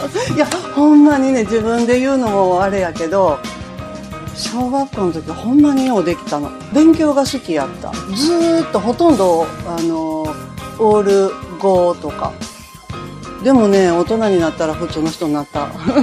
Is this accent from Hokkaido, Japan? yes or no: no; Sakurai, Nara, Japan; 出身はね、奈良県桜井市です。